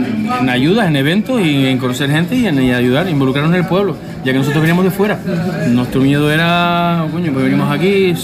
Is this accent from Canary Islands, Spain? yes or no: yes; Canary Islands, Spain; venimos de Tenerife